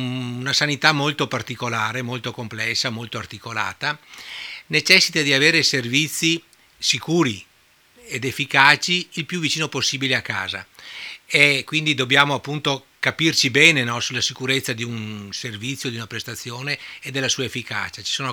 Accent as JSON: {"language": "Italian", "town": "Oderzo", "region": "Veneto", "country": "Italy", "said": "io vengo da Oderzo"}